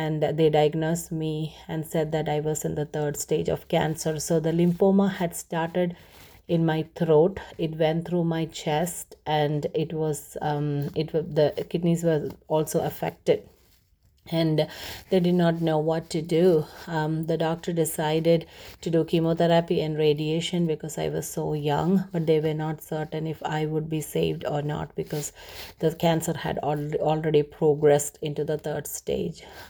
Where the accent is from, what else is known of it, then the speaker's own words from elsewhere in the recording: Kerala, India; I was born and raised in Kerala, the southernmost part of India. I was born to my parents as the first child of three girls.